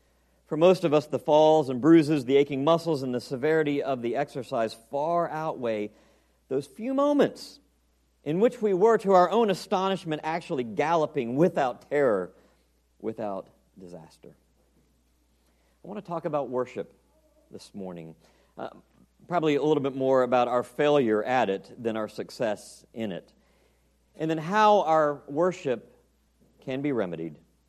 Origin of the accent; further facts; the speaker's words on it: the South, United States; accent: southern; And I'll also try and make sure my accent doesn't get too southern for you.